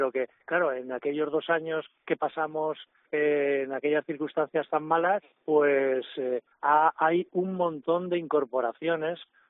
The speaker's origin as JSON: {"language": "Spanish", "town": "Alicante", "region": "Valencian Community", "country": "Spain", "said": "lo digo como alicantino, que siempre he tenido esa sensación"}